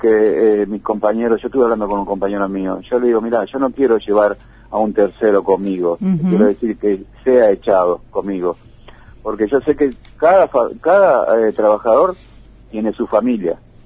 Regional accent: Buenos Aires, Argentina; now in Puerto Iguazú, Argentina; Yo soy de Buenos Aires. Yo vine acá a Iguazú y me quedé acá en Iguazú.

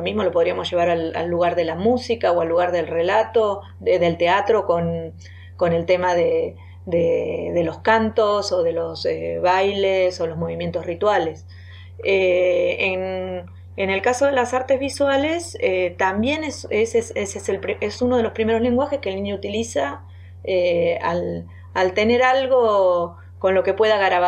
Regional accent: Coronel Dorrego, Buenos Aires Province, Argentina; born there; now in Cutral Có, Argentina; Nací en Coronel Dorrego, provincia de Buenos Aires, y desde el año 95 estoy radicada acá en la provincia de Neuquén, en la ciudad de Cutralcó.

